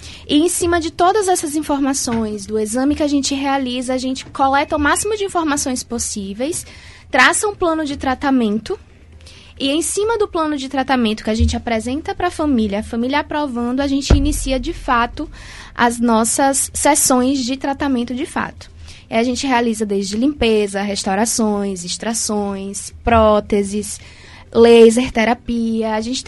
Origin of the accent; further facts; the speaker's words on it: Uauá, Bahia, Brazil; Eu atendia no sertão, eu sou do sertão, baiano, e por alguns meses eu atendi na unidade básica de saúde lá na minha terra, eu sou de Uauá